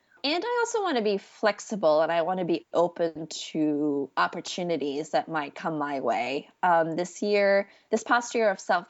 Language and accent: English; Pakistan; I grew up in Pakistan, which is a former British colony.